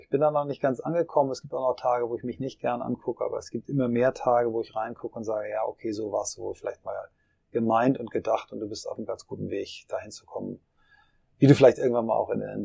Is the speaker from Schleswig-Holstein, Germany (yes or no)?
yes; Kiel, Schleswig-Holstein, Germany; in Kiel, in meiner Heimatstadt